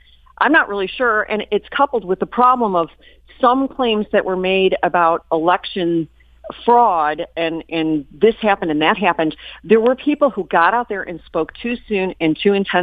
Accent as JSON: {"language": "English", "town": "Chicago", "region": "Illinois", "country": "United States", "said": "I come from Chicago, so voter fraud is kind of what I'm used to."}